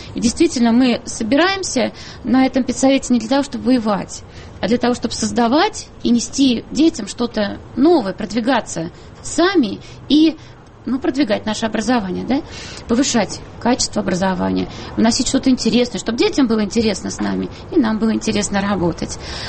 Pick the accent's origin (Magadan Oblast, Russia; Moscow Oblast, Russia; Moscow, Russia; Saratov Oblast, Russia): Saratov Oblast, Russia; Shikhany; Мы приехали из Саратовской области, зато Шиханы.